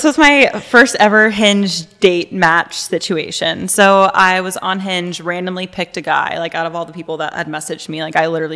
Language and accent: English; Raleigh, North Carolina, United States; because I am from Raleigh, North Carolina.